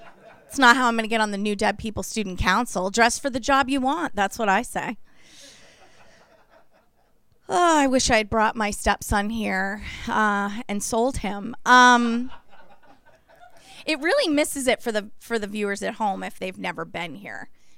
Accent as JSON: {"language": "English", "region": "Maine", "country": "United States", "tie": "born or raised there", "said": "I grew up in Maine. Oh. I was the homecoming queen of my town, if that tells you anything."}